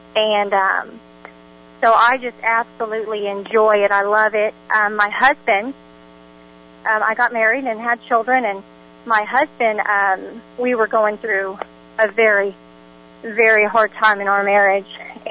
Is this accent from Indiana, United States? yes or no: no; Shawnee, Oklahoma, United States; I'm so excited because I'm from Shawnee, Oklahoma, and we don't have that kind of ministry here.